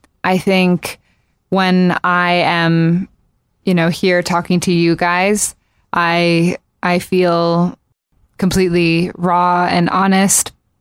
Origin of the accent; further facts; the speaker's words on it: Japan; So I grew up in Japan, and it was the thing to do was to go to karaoke bars